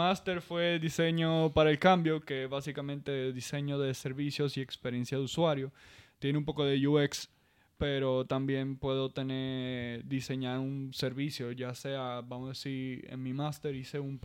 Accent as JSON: {"language": "Spanish", "country": "Dominican Republic", "moved": "as an adult", "lives_now": "Madrid, Spain", "said": "se me está yendo el español. Perdón, yo soy dominicano"}